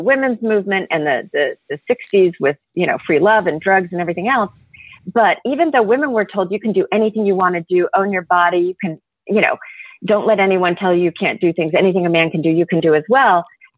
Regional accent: Oklahoma, United States; I grew up in Oklahoma, so they have something called Everclear there.

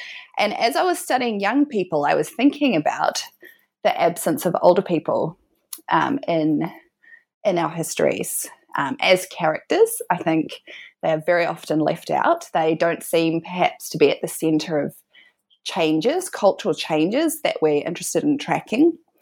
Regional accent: New Zealand; now in Melbourne, Australia; I'm from New Zealand. So I studied at the University of Auckland first

